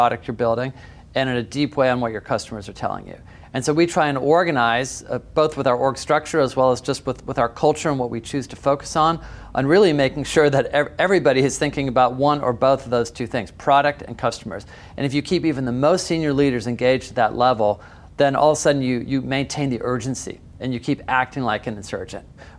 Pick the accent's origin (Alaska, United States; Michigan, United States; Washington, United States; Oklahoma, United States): Washington, United States; Seattle; Well, I grew up in Seattle